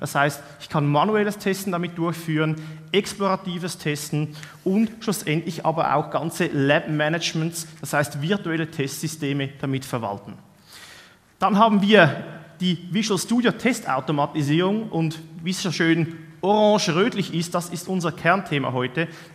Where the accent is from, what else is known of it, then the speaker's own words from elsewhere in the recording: Switzerland; ich arbeite bei Fortecture, und wie man unschwer erkennen kann, ich komme aus der Schweiz.